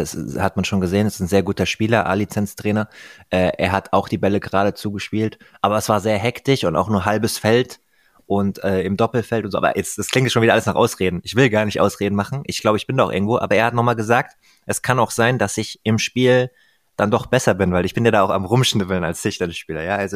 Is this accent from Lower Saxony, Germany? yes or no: no; Hesse, Germany; Ich bin ja auch auf den Sandplätzen hier im Rheingau aufgewachsen.